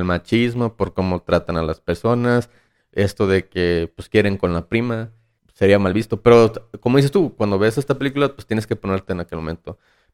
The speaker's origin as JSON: {"language": "Spanish", "country": "Mexico", "said": "porque somos machos mexicanos, alfa, lo que tú quieras"}